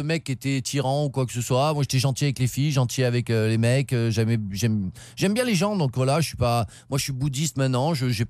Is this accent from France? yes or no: yes; Saint-Cyr-sur-Mer, Provence-Alpes-Côte d'Azur, France; also born or lived in Marseille; Je suis né à Marseille, mais j'ai jamais vécu à Marseille. C'était Saint-Cyr-sur-Mer, la Cadière d'Azur, où on fait un bon bandol. Mais mes parents sont champenois d'origine, donc j'ai un peu la sagesse du Nord et l'enflammade du Sud de temps en temps.